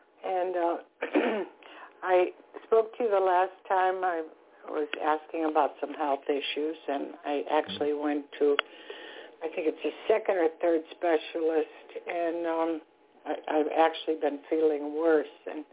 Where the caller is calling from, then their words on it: Florida, United States; I'm calling from Florida.